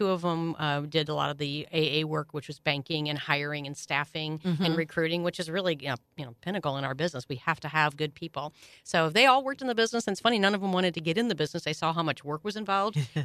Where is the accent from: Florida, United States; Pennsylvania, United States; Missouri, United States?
Missouri, United States; Hazelwood; I'm originally from North County, from the Hazelwood area. That's where I started at McDonald's when I was 16.